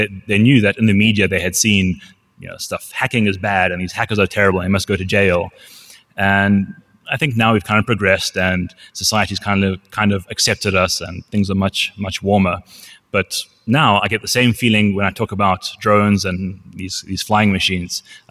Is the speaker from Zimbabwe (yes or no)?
yes; Zimbabwe; I'm originally from Zimbabwe, a small landlocked country in Southern Africa.